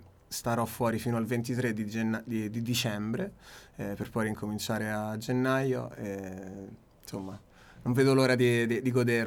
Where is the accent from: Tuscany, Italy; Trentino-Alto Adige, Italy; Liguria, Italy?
Tuscany, Italy; born there; now in Rome, Italy; D'adozione romana, in realtà sono nato in Toscana e poi da lì...